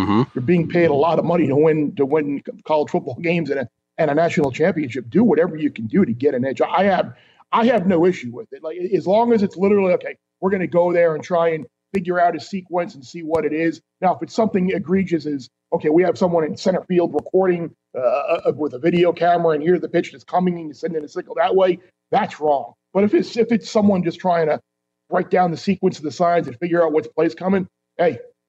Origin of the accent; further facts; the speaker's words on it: New York, United States; it reminded me of growing up in New York.